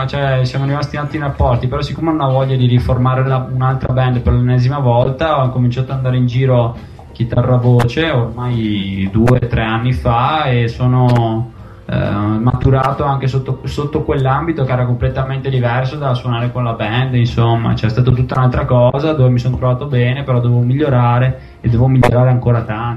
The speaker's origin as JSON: {"language": "Italian", "town": "Padua", "region": "Veneto", "country": "Italy", "said": "Io sì, sono di Padova, si sente?"}